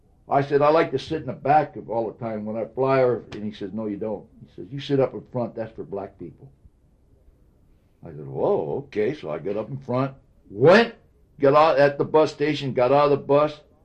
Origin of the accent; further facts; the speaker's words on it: California, United States; I'm from California, and I've never seen anything like that.